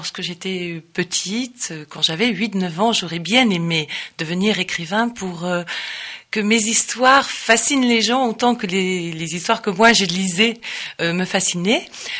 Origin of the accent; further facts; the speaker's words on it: Antibes, Provence-Alpes-Côte d'Azur, France; born there; now in Toulouse, France; Tout à fait, je suis née à Antibes, oui.